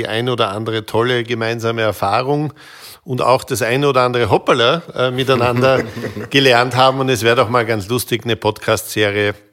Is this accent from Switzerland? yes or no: no; Austria; uns als Österreicher in der Mitte zu verstehen